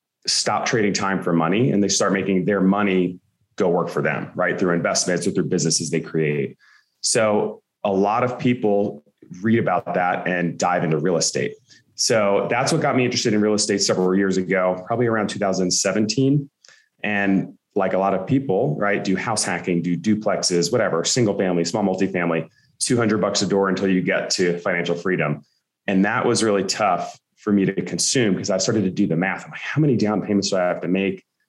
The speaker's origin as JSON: {"language": "English", "region": "North Carolina", "country": "United States", "tie": "born or raised there", "said": "So I grew up in North Carolina. I grew up an athlete"}